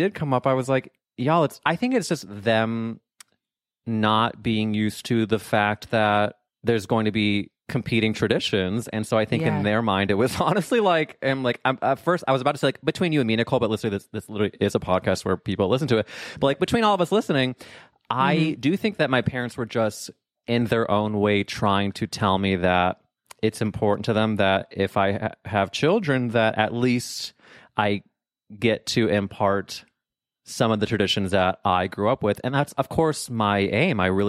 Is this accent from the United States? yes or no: yes; St. Louis, Missouri, United States; because I'm from St. Louis, Missouri.